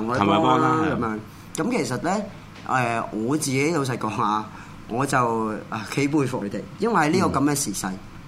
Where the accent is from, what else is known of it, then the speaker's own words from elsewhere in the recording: Hong Kong; 落嚟去打去原赤化騷擾我哋香港人嘅嗰個安寧嘅生活